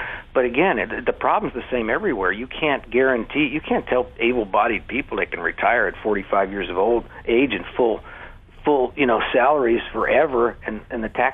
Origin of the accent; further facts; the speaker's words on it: California, United States; I know Jerry well. I covered him. I'm from California.